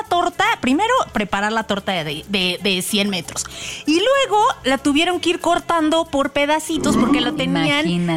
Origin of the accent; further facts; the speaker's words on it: Sinaloa, Mexico; now in Mexico City, Mexico; yo como buena sinaloense, déjenme decirles que siempre me ha conflictuado, a pesar de que llevo muchos años en la Ciudad de México.